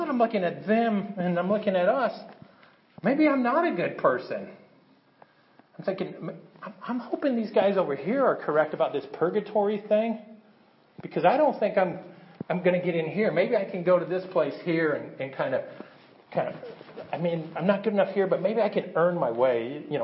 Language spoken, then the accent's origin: English; United States; born there; I was born in America, and I believe that America.